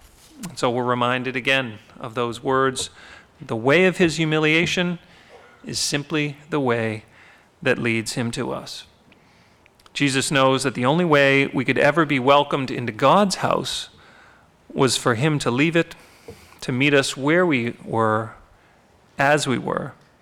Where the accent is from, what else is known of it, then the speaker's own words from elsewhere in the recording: Boston, Massachusetts, United States; Growing up in the Boston area, listening to WBZ or WHDH, particularly around this time